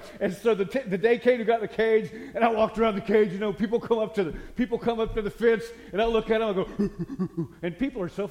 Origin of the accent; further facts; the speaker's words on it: Chattanooga, Tennessee, United States; also born or lived in Bristol / North Carolina / Delaware; I was born in Bristol, Tennessee. My dad was starting a church there. We lived in North Carolina, Delaware, and Chattanooga, where he pastored other churches. We ended up in Chattanooga